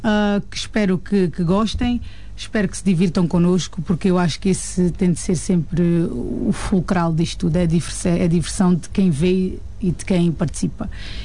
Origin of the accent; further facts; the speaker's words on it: Vidigueira, Alentejo, Portugal; Nós somos da Vidigueira.